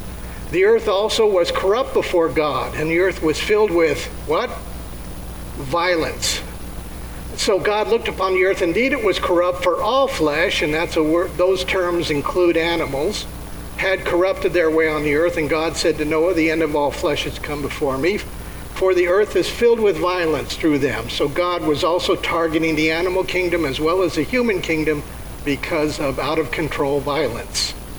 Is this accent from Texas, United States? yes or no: no; Los Angeles, California, United States; I grew up in Los Angeles, and I remember in public school there we would have air raid drills.